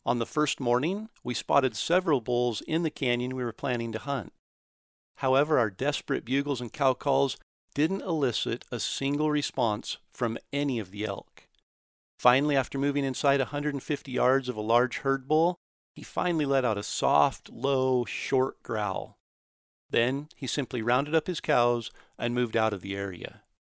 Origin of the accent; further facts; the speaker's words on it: Idaho, United States; I grew up hunting in Idaho, and Idaho is still my home state today.